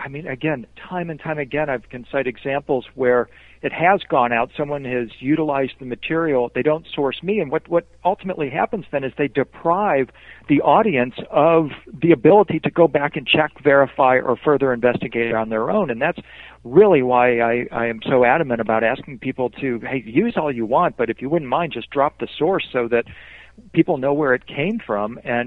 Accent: Detroit, Michigan, United States; moved away as an adult; now in Nashville, United States; Well, I grew up in Detroit, Michigan. I moved to Nashville when I was 19.

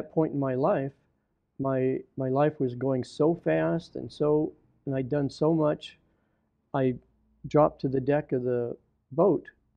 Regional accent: West Virginia, United States; I came from West by God, Virginia, where you got to believe in something, boy. You know, I grew up that way.

